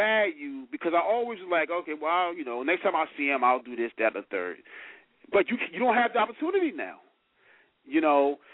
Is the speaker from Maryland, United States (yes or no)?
no; Brooklyn, New York, United States; a lot of those people whom we grew up with in Brooklyn, Crown Heights and so forth